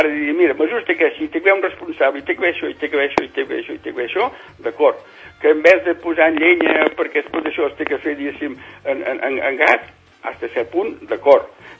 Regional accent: Catalonia, Spain; jo sóc de l'Empordà, no sé si me la veu, suposo ja es coneix que sóc de l'Empordà, allà a la Tramuntana

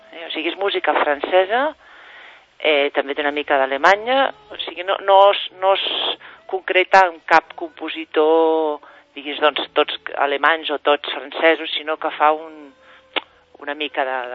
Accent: Sant Cugat del Vallès, Catalonia, Spain; Jo sóc de Sant Cugat, sí, jo visc a Mirassol, Des de fa més de 15 anys.

